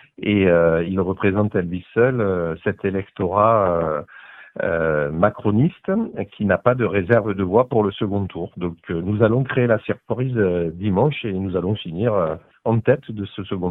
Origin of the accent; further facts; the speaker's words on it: Arles, Provence-Alpes-Côte d'Azur, France; Moi, je suis né à Arles, je suis enraciné, je connais ma ville et je ne quitterai jamais ma ville.